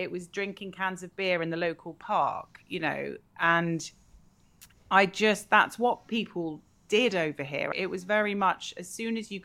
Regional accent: London, United Kingdom; I grew up in London in a big family, and we had lots of parties. My parents are American

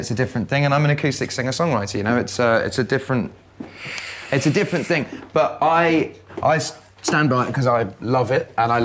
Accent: England, United Kingdom; now in Los Angeles, United States; I'm English

